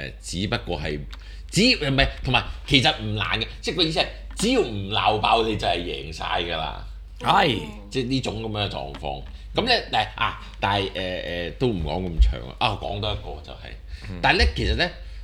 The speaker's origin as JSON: {"language": "Cantonese", "country": "Hong Kong", "said": "但是我們是香港來的，這個畢竟是是不是先，我們這個香港來的嘛"}